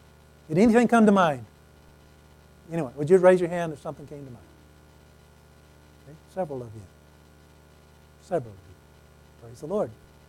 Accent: Mississippi, United States; I grew up in Mississippi, and the last thing your parents ever tell you before you leave the house is, watch out for snakes.

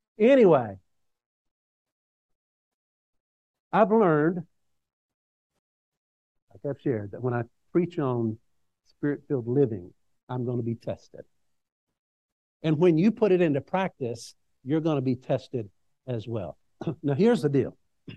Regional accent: Mississippi, United States; I'm from Mississippi, so I can't talk fast.

